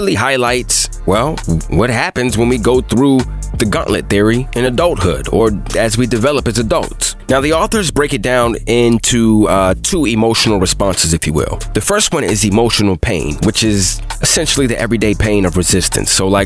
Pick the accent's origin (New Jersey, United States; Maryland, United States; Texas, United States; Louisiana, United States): Maryland, United States; Bowie; moved away; also born or lived in Buffalo; I was just a few months away from making the move from my hometown of Bowie, Maryland to Buffalo, New York.